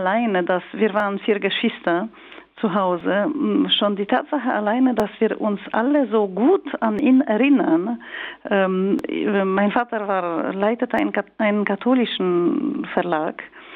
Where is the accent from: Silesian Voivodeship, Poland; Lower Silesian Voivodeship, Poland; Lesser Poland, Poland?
Lesser Poland, Poland; Kraków; Ich bin halt aus Krakau.